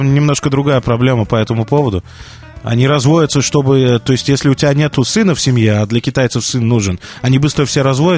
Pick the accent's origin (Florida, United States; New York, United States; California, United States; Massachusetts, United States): Massachusetts, United States; Boston; теперь не будут нас из Массачусетса так сильно подкалывать, потому что где не говоришь, ты откуда, я из Бостона.